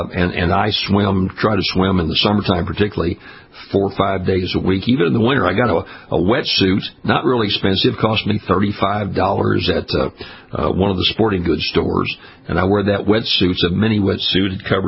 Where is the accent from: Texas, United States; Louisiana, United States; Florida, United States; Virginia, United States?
Louisiana, United States; We do in my home state of Louisiana.